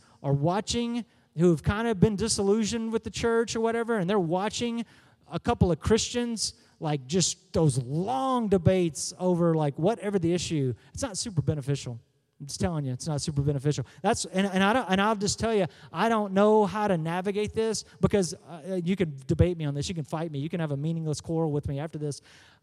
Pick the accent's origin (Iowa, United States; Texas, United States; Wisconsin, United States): Texas, United States; Waco; I grew up in Waco, all right? I went to Baylor, and I was there in Waco as Baylor pulled away from the Texas Baptist Convention